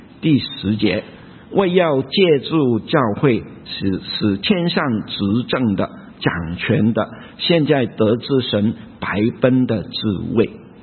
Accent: Guangdong, China; first language Cantonese; Chinese is a second language; 我是广东人啊，有福建人啊，有很多到北边的黑龙江的也有啊。我们来自不同的地方，有不同的地方的方言啊。我是粤语是我第一的语言啊

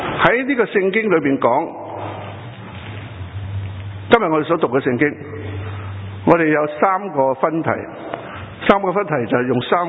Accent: China; 咁我哋中国人讲呢无三就不成几嘛

